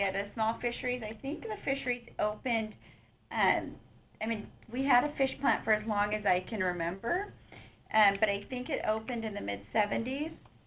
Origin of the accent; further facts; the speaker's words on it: Pacific Northwest, United States; growing up in the Pacific Northwest has definitely spoiled with, you know, fresh seafood.